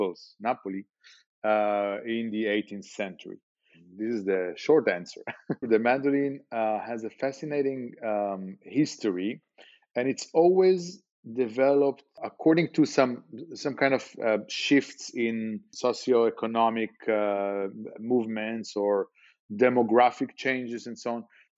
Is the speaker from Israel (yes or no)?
yes; Beersheba, Southern District, Israel; he came to my hometown, Be'er Sheva.